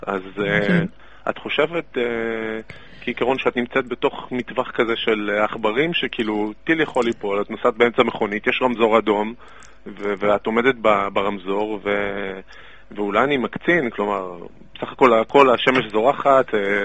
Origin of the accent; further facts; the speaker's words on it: Ashkelon, Southern District, Israel; כן, אני מאשקלון.